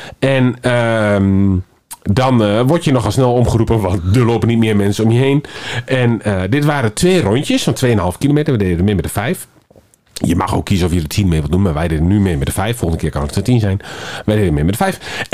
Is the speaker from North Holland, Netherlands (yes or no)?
no; Nijverdal, Overijssel, Netherlands; Ik kom van oorsprong uit Nijverdal.